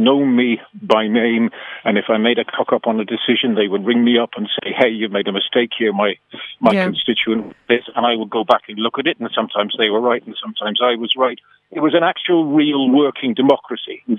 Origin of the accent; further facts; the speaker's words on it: Ireland; I know, because as an Irish civil servant, we were perpetually defending cases against them